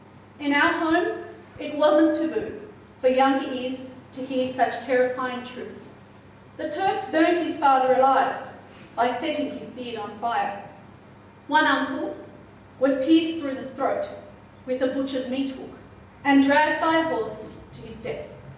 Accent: Australia; I am Australian and proud of what my nation did to save the people so far from their shores.

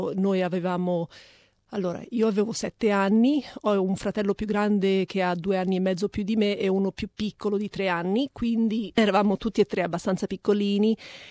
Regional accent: L'Aquila, Abruzzo, Italy; also born or lived in Rome; siamo nati 3 figli lì in Italia. Siamo nati a Roma, però siamo cresciuti all'Aquila.

